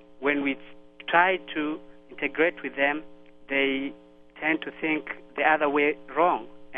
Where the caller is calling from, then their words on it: Grand Rapids, Michigan, United States; Yes, I'm calling from Grand Rapids.